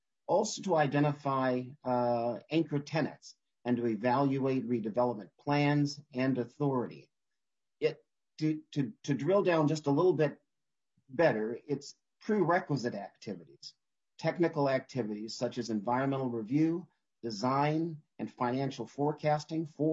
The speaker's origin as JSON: {"language": "English", "town": "Duluth", "region": "Minnesota", "country": "United States", "tie": "born or raised there", "said": "We have such in my hometown of Duluth and another one, the Lowry Tunnel."}